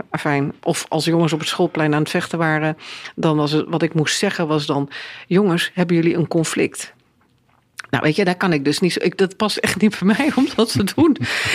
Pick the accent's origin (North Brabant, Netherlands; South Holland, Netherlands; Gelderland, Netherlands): Gelderland, Netherlands; je zal mij nooit horen zeggen dat ik Achterhoekse ben. Hè? Ook niet toen ik daar woonde. Ja. Maar ik zou horen zeggen, ik kom uit de Achterhoek.